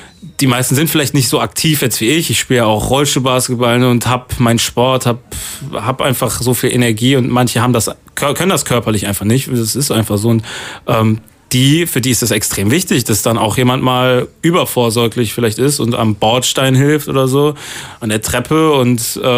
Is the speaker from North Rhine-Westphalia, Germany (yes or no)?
yes; Bonn, North Rhine-Westphalia, Germany; Ja, ich komme aus Bonn, aber...